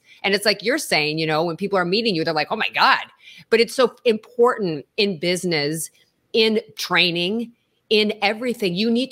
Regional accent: Chicago, Illinois, United States; moved away as an adult; now in Los Angeles, United States; when I was like, I think I was 20 when I moved to LA from Chicago.

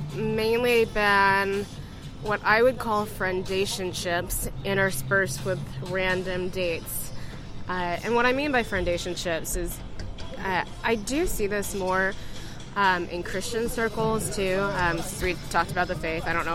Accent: Oklahoma, United States; I'm from Oklahoma, so that is definitely a big language that's used there.

